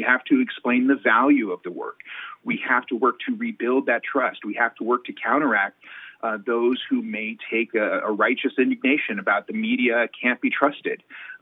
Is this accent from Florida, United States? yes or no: no; Long Beach, California, United States; moved away; I came from Long Beach, California before our family relocated to Oregon.